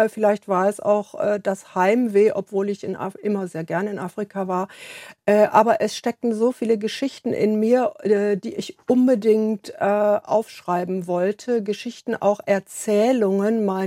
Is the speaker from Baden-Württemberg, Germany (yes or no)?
no; Borken, North Rhine-Westphalia, Germany; Ich weiß nicht, wie viele in meiner Heimat tatsächlich noch Kirchenmitglieder sind